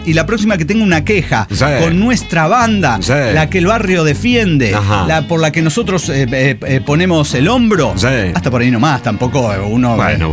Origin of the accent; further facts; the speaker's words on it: Bolivia; como boliviano y latino celebré muy cañón esta victoria.